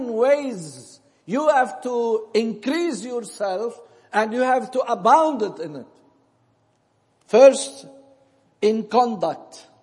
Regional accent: Zahle, Beqaa, Lebanon; English is a second language; And when I called to Zahle again, to my hometown, I knew that there is a big need to a Baptist Bible church. And I'm very pleased that God sent me to my hometown.

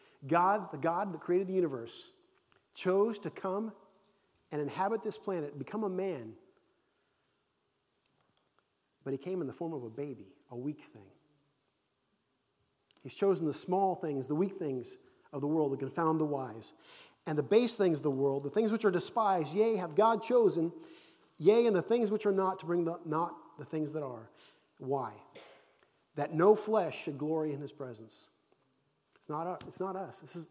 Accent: Kansas City, Missouri, United States; now in Romania; You know, in Romania, when I tell people I'm American, or they hear my accent, where are you from? I say, America. Oh, where at? I say, Kansas City.

